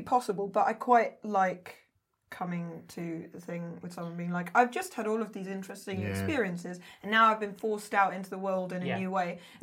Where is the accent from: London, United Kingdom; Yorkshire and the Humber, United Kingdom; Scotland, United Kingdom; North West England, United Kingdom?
London, United Kingdom; what happened to my voice growing up in East London and then like going to a posh university. And so my accent sort of changes